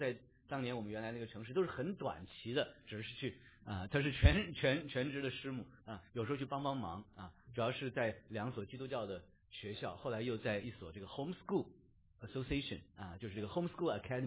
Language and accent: Chinese; China; 我们在国内读书从小长大，在座我们好多弟兄姊妹跟我一样，叫生在新中国，长在红旗下